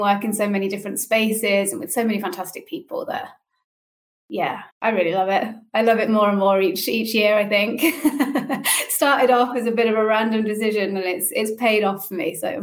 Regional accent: England, United Kingdom; now in Wales, United Kingdom; I'm in Wales now. It's a Welsh name, but I grew up in England.

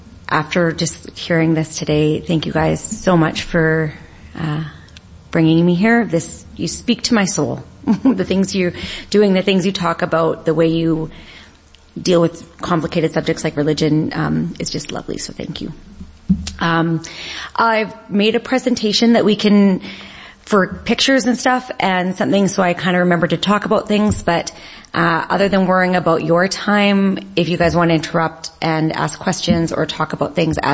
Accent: Regina, Saskatchewan, Canada; because I grew up here in Regina with immense privilege. My dad's a doctor. My mom's a nurse who was able to stay home throughout my childhood.

